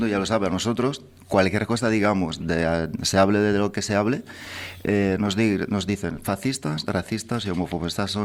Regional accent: Rome, Lazio, Italy; Spanish is a second language; now in Valencia, Spain; Soy de Roma, pero llevo muchos años viviendo en España.

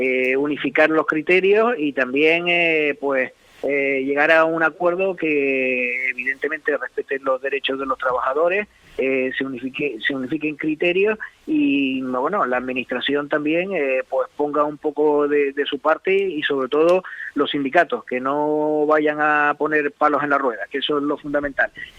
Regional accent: Spain

